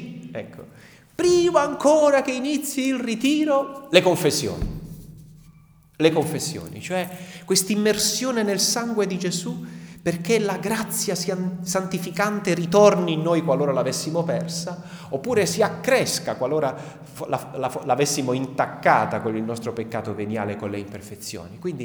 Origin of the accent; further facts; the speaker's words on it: Apulia, Italy; i picci cosiddetti dalle nostre parti, da questa nostra terra, siamo in Puglia.